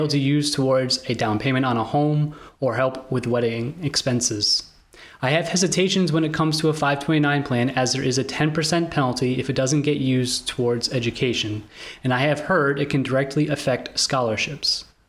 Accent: Massachusetts, United States; I'm from Massachusetts.

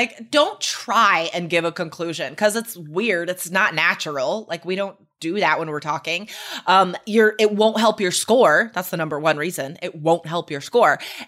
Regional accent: United States; then you can find like high desert, which is like where I grew up near Lake Tahoe.

